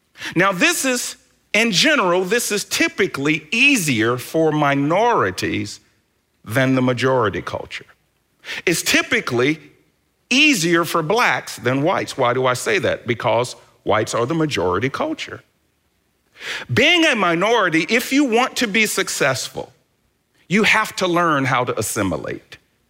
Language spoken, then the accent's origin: English; Atlanta, Georgia, United States; also born or lived in Tennessee; From growing up in Atlanta, an all-black area, to going to the University of Tennessee, an all-white area.